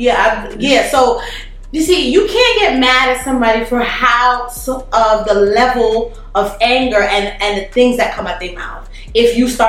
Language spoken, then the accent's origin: English; New York, United States; Yeah, I'm from Park Slope.